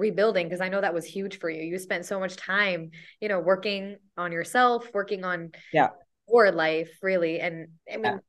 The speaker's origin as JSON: {"language": "English", "region": "New York", "country": "United States", "said": "As a New Yorker, you walk a lot, but you don't actually go on a walk."}